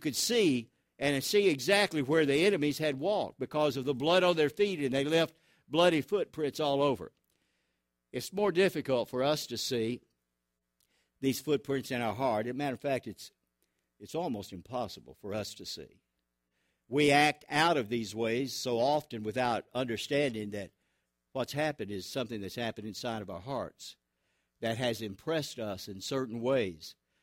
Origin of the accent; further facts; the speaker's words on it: Truman, Arkansas, United States; also born or lived in Hartville, Ohio; When we came from Ohio to Truman, Arkansas, fear the day you send your child to school in Truman, Arkansas, you know. I remember we went out on the playground. I was in the first grade. Just spent the first part of the first grade in Hartville, Ohio.